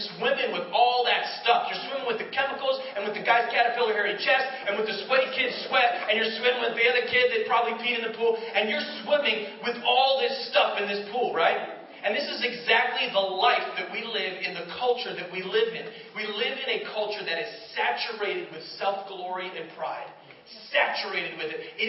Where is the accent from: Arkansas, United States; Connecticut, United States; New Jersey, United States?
Connecticut, United States; North Haven; I grew up in North Haven. We went to the North Haven pool.